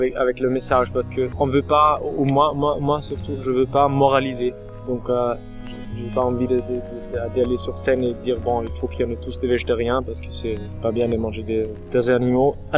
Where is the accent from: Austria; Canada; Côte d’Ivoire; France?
Austria; Je viens d'Autriche.